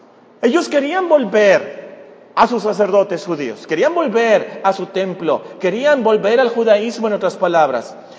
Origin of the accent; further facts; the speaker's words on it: United States; Yo soy americano. Perdonen los canadienses, ¿verdad? Yo soy americano.